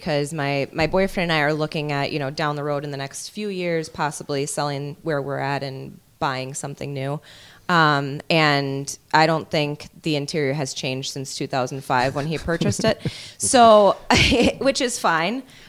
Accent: Winona, Minnesota, United States; I'm from Winona.

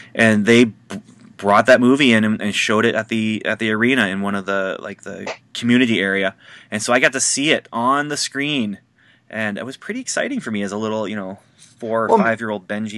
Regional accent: Canada; You know, I grew up in Canada, where the hub of activity for our town was the ice skating rink and the hockey arena.

